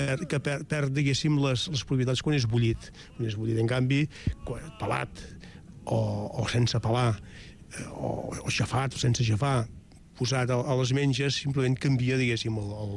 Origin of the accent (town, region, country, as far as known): Manresa, Catalonia, Spain